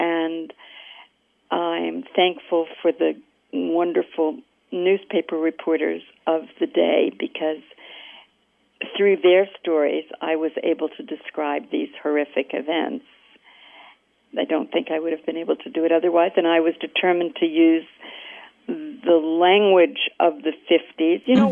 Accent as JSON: {"language": "English", "town": "Elizabeth", "region": "New Jersey", "country": "United States", "tie": "born or raised there", "said": "take place in, you know, my hometown of Elizabeth, New Jersey, in the winter of 51-52."}